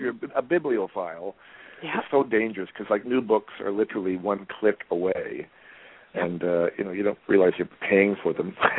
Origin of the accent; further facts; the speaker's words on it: Canada; the thing about being a Canadian actor, of course, is that, you know, no matter what you've done, you've got to reinvent yourself.